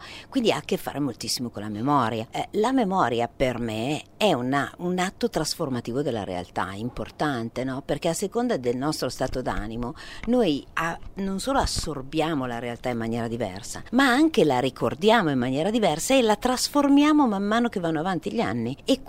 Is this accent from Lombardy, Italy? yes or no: yes; Milan, Lombardy, Italy; moved away as an adult; now in Rome, Italy; sono milanese, essendo io nata e cresciuta a Milano, avevo pensato, però manco da Milano da tanti anni perché vivo a Roma da una ventina d'anni